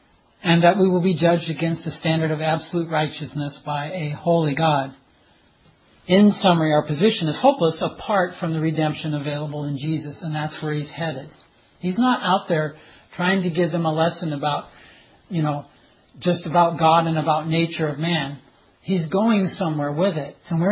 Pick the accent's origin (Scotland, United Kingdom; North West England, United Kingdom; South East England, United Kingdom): North West England, United Kingdom; Liverpool; born there; I was born in Liverpool, so I have a tendency to be a little addled about the royal family.